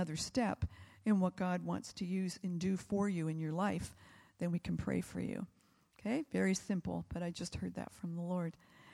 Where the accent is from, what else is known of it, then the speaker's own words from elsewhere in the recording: United States; Hey, I'm from America.